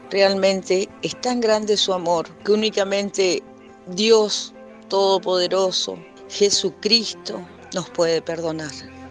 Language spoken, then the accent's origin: Spanish; San Miguel, Buenos Aires Province, Argentina; de San Miguel, de la provincia de Buenos Aires, Argentina.